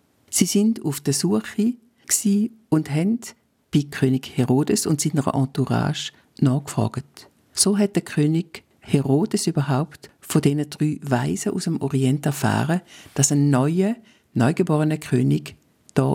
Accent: Switzerland; Auch bei uns in der Schweiz gibt es immer wieder Kindermissbrauch.

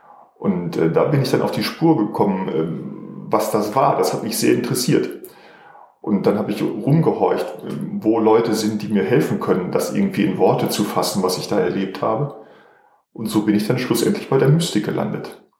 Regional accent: North Rhine-Westphalia, Germany; now in Switzerland; Also man hört es, ich bin nicht hier aufgewachsen. Ich komme ursprünglich aus Ostwestfalen

